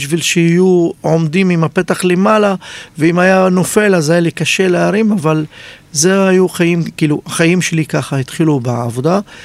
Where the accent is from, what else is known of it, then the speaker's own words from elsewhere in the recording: Shefa-Amr, Northern District, Israel; אני עצמי גדלתי וחונכתי בשפרעם, אני בן של שפרעם מאז ומתמיד, ולמדתי גם בלימודי הערב וגם כל הזמן נשארתי שם שעבדתי, למדתי, ולכן אני שפרעם אסלי מה שנקרא.